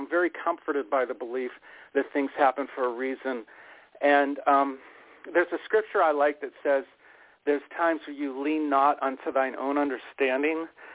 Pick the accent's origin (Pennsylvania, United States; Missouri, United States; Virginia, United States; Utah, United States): Pennsylvania, United States; Pittsburgh; There's a guy from my hometown of Pittsburgh, Frank Gorshwin